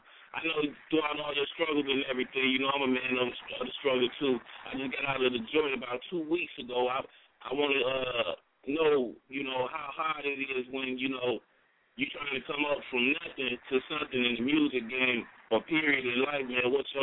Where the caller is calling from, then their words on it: Houston, Texas, United States; I'm calling from Houston.